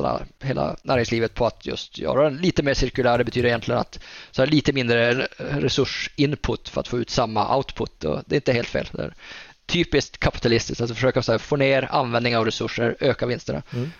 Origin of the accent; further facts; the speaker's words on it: Norrland, Sweden; jag är norrlänning så jag har inte helt koll på skillnaden där